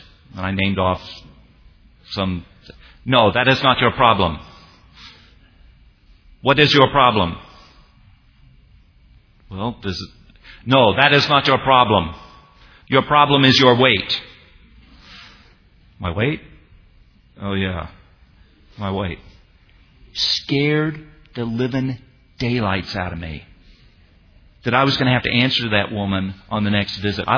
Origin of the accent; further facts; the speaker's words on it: Bulgaria; I'm from Bulgaria. Bulgaria used to be communist. I am not a communist.